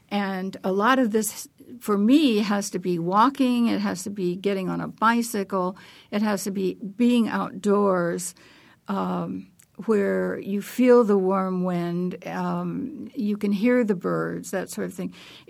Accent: Indiana, United States; well, this is my home state, and I've been to different parts of it

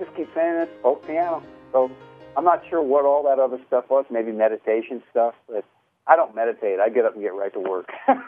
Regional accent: Billings, Montana, United States; I heard that tune when I was growing up in Billings and played every winter

